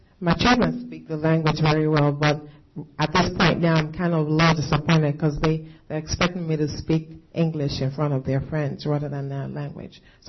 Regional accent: Alabama, United States; born there; also born or lived in Bozeman, United States / Nigeria; I was born here in Alabama, lived in Bozeman, then went back to Nigeria. And when I got there, I struggled to learn the Nigerian language so I can fit in there.

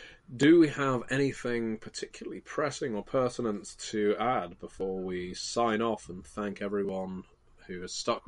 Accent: England, United Kingdom; I'm English.

